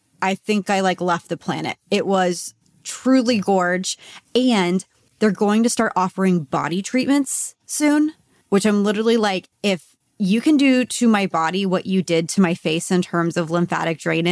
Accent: Texas, United States; I'm from Texas. I'm going to say Biologique.

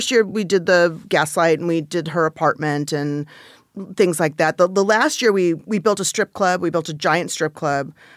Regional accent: Van Nuys, California, United States; I grew up in the Van Nuys. I grew up right down the, take the freeway back the way I came.

